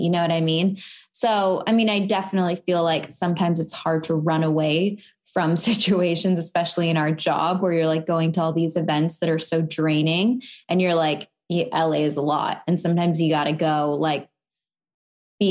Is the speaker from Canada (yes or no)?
yes; Canada; As a Canadian, the whole visa situation, it's, like, not easy. It's hard.